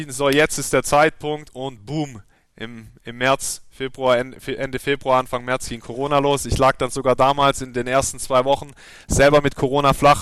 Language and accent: German; Ostfildern, Baden-Württemberg, Germany; also born or lived in Stuttgart; ich komme aus Ostfildern. Das ist im Süden von Stuttgart. Ich bin in Stuttgart geboren, bin 35 Jahre alt